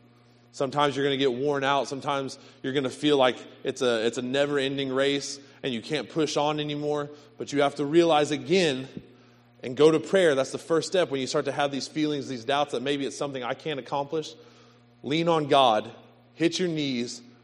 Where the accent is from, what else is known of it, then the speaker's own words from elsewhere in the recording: McLeansboro, Illinois, United States; I'm from McLeansboro